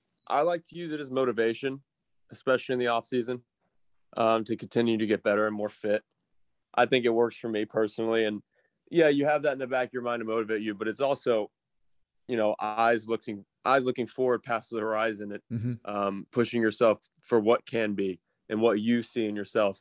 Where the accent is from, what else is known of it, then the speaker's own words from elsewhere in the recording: Tennessee, United States; I'm back home now. I'm from Tennessee.